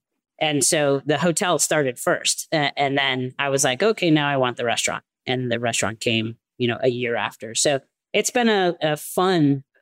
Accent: Wisconsin, United States; I grew up in Wisconsin, so the rules are different there.

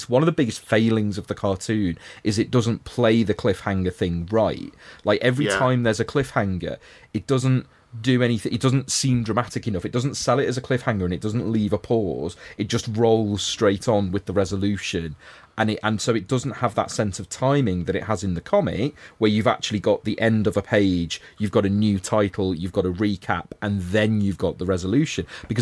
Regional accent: Liverpool, North West England, United Kingdom; Like, you know, I've always, as a Scouser, I've never liked the Scousers, partly because I think Harry Enfield's Scouse accent is appalling.

